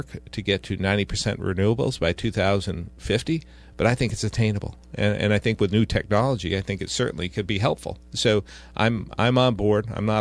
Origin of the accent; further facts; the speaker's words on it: Barrie, Ontario, Canada; I'm a blue collar guy. I grew up in this area. I grew up in Barrie, I'm proud of my blue collar roots.